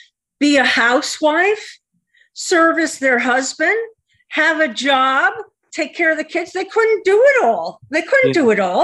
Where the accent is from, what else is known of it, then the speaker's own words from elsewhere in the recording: Connecticut, United States; I am from Connecticut.